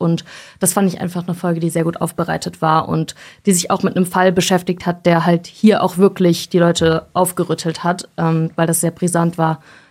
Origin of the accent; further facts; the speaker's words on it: Darmstadt, Hesse, Germany; born there; Ich bin selbst in Darmstadt geboren.